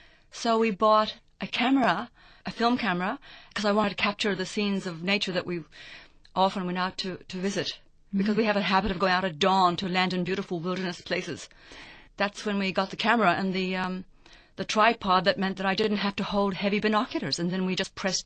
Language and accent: English; Ireland; my childhood on the farm, on the hill where we grew up in Ireland.